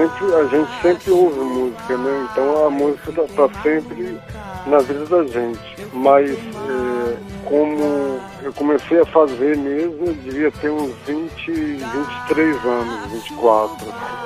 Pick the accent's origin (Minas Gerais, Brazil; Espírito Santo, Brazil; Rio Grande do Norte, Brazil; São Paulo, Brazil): Espírito Santo, Brazil; Cachoeiro de Itapemirim; Eu sou de Cachoeiro do Itapemirim, Espírito Santo.